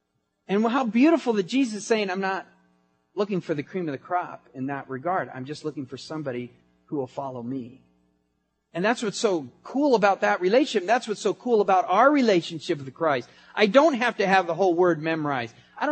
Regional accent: San Diego, California, United States; I grew up in San Diego. I've seen many of these. All I have to do is cross the border.

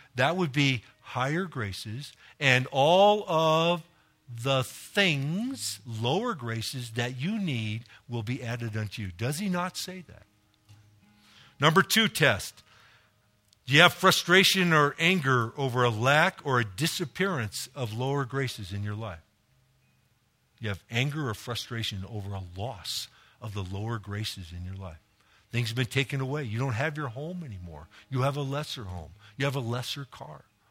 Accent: Los Angeles, California, United States; And I grew up in Los Angeles in the hood. It was BYOG country.

